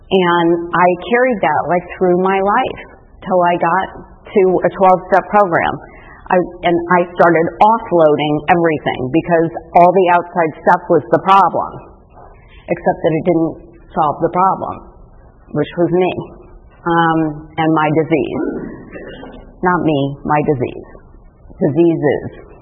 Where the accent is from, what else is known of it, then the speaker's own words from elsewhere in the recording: Midwest, United States; I am the oldest of two girls. I grew up in the Midwest.